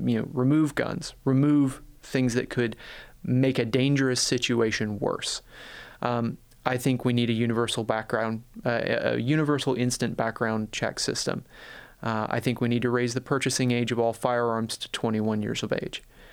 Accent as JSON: {"language": "English", "region": "North Carolina", "country": "United States", "tie": "born or raised there", "said": "So I grew up in North Carolina, running around the woods of North and South Carolina with my grandfather."}